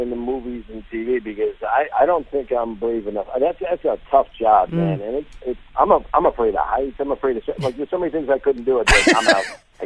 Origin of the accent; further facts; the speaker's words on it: New York, United States; which growing up on Long Island, I have a lot of my buddies are all went into the academy, the police academy, at the same time